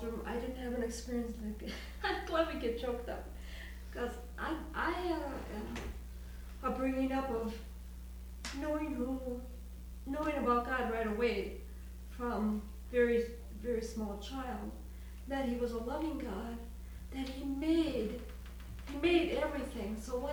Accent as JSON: {"language": "English", "town": "Milwaukee", "region": "Wisconsin", "country": "United States", "tie": "born or raised there", "said": "And I grew up in Milwaukee at a very racist time."}